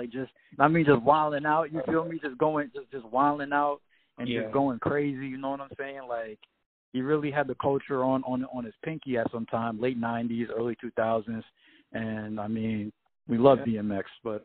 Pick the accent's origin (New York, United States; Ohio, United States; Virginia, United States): New York, United States; we all know I'm from New York.